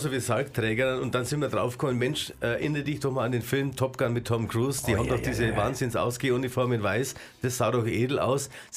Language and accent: German; Bavaria, Germany; Also ich liebe meine Heimat und meine Region. Bei uns ist das fränkische Seenland im Altmühltal.